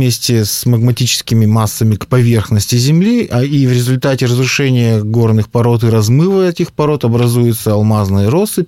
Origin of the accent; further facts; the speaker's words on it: Perm, Perm Krai, Russia; Ну, я родился и вырос в Перми. Я, можно сказать, патриот Пермского края.